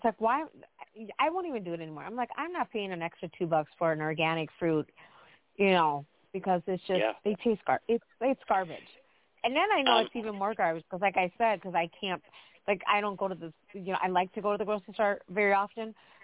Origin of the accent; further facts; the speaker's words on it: Wisconsin, United States; Well, yeah, and that's where I'm from. I'm from Wisconsin, so the store is Outpost.